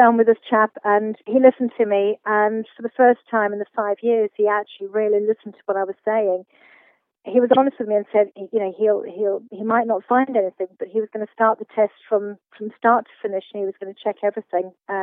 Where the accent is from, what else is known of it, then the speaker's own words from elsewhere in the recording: Portugal; also born or lived in Zimbabwe; I grew up mainly in Portugal. I grew up in Zimbabwe and Southern Africa.